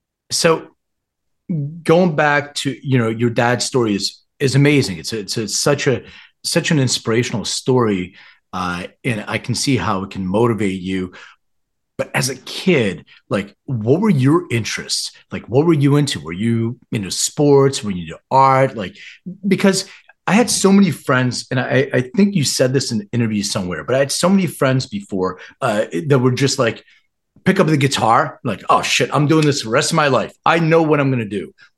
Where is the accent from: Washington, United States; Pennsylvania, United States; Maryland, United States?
Pennsylvania, United States; Philadelphia; but the whole trajectory of growing up in Philly and, you know, dealing with that, I actually did some work in Boston.